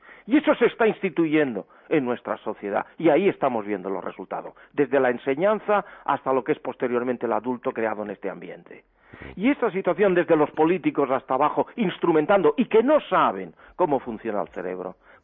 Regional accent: Spain; nuestra dignidad en el mundo como españoles

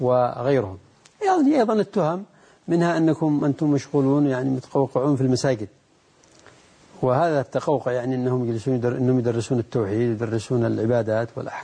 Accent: Yemen; لكن الموجود عندنا في اليمن إلى الآن

